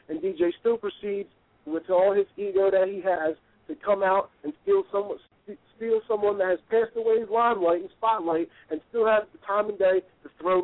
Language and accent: English; Atlantic City, New Jersey, United States; now in Philadelphia, United States; I'm born and bred in Atlantic City. I live locally now in Northeast Philadelphia